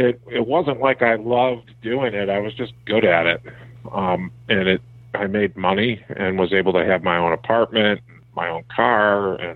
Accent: Livonia, Michigan, United States; also born or lived in Detroit, United States; No, we grew up in Livonia.

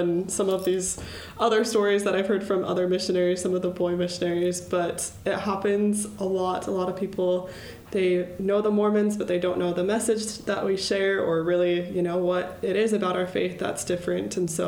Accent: Spanish Fork, Utah, United States; I'm from Spanish Fork, Utah.

